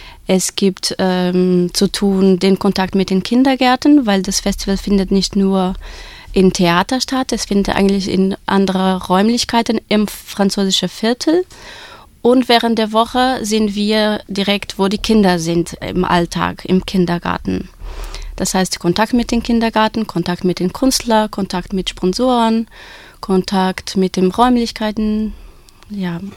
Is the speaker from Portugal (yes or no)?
yes; Portugal; now in Tübingen, Germany; ich komme aus Portugal, wohne in Tübingen seit 3 Jahren.